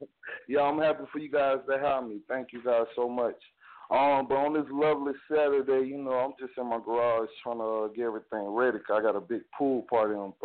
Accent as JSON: {"language": "English", "region": "South Carolina", "country": "United States", "tie": "born there", "lives_now": "Orlando, United States", "said": "I'm from South Carolina. I was born originally, but right now I reside in Orlando."}